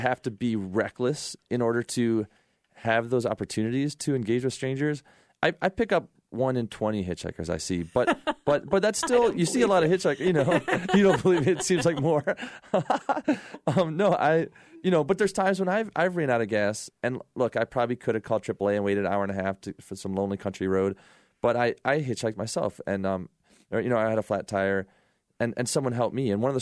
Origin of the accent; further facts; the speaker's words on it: Ann Arbor, Michigan, United States; I took the bus from Ann Arbor, Michigan, our hometown, to Buffalo, thinking that it would be some